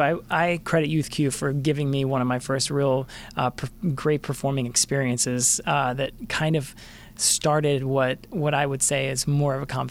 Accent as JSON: {"language": "English", "town": "San Antonio", "region": "Texas", "country": "United States", "tie": "born or raised there", "said": "Again, from growing up in San Antonio at First Baptist Church San Antonio"}